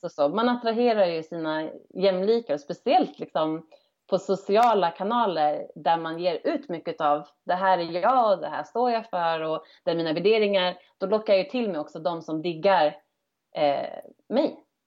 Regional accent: Örebro, Stockholm County, Sweden; Som valde att flytta hem till min hemstad Örebro.

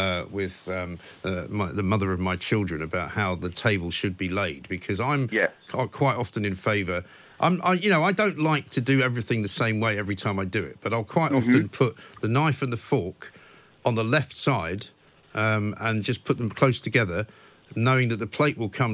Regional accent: England, United Kingdom; also born or lived in United States; And so when I was born and brought up in England, so most of what I say is wrong, frankly. And then I went to live in America for a long time

